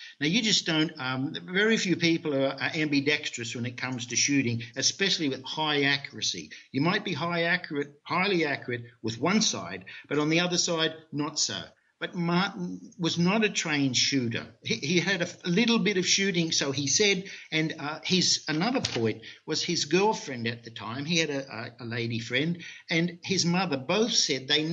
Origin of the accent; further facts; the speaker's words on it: Australia; I've lived in both places. I'm originally from Australia.